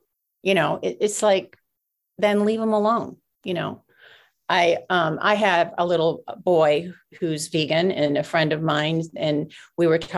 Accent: Los Angeles, California, United States; Because I grew up in Los Angeles, so I didn't have, you know, farm animals.

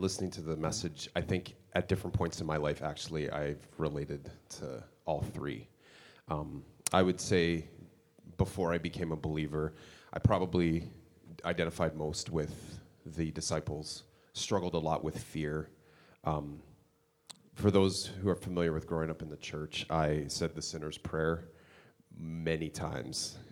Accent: Canada; now in Madison, United States; We've lived in Madison about a year and a half now. I'm originally from Canada.

